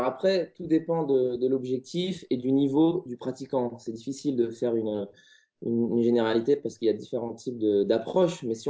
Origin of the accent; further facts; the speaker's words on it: Lyon, Auvergne-Rhône-Alpes, France; je suis lyonnais et je suis coach sportif.